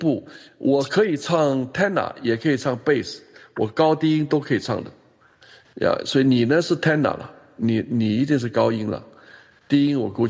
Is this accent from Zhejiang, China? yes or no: no; Guangzhou, Guangdong, China; 我从小就在广州市中学生业余合唱团，从初中一二年级一直到高中二年级，这几年我都在那里的